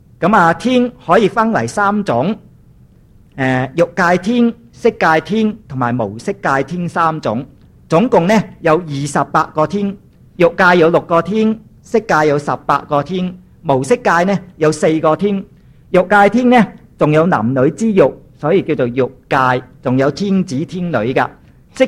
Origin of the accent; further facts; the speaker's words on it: Hong Kong; 其实泰国人都唔叫佢做四面佛㗎，系我哋香港人叫㗎啫。